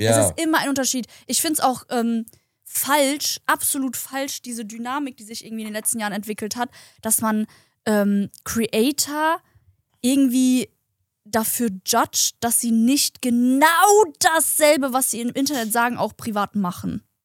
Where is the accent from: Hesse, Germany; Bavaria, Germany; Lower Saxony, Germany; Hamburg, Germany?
Hesse, Germany; Frankfurt; Ich komme aus Frankfurt